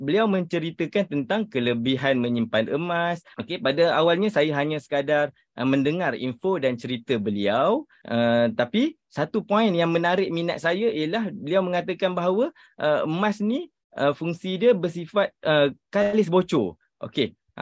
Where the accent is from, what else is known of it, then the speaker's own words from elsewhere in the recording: Jengka, Pahang, Malaysia; now in Kuantan, Malaysia; saya berasal dari Jengke, Pahang dan kini menetap di Kuantan.